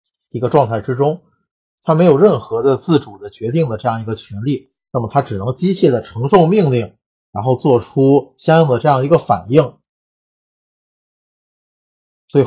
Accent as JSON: {"language": "Chinese", "region": "Tianjin", "country": "China", "said": "因为我来自于疫情病例的这样的一个爆发点，也就是津南区"}